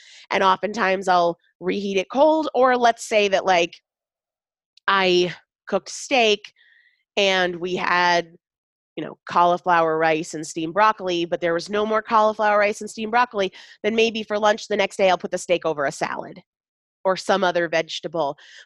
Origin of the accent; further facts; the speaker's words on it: Sandwich, Massachusetts, United States; I'm from Sandwich, Massachusetts.